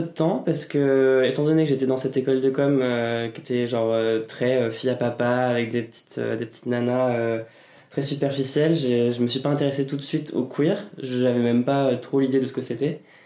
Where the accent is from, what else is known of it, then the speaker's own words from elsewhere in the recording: Normandy, France; also born or lived in Texas; now in Paris, France; Là, ça fait 6 ans que je suis à Paris. Je viens de Normandie. J'ai passé un an au Texas pour passer mon bac là-bas.